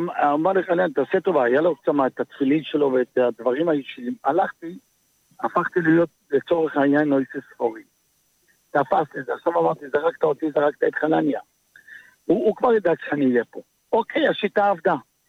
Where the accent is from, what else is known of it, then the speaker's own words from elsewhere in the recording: Jerusalem, Jerusalem District, Israel; אני, אתה יודע, אני ירושלמי, יש לנו את השגונות שלנו